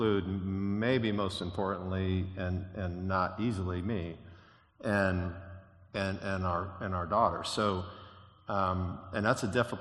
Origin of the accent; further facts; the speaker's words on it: Ohio, United States; So, I grew up churched in a congregational church. I grew up here in Ohio, so did Sherry.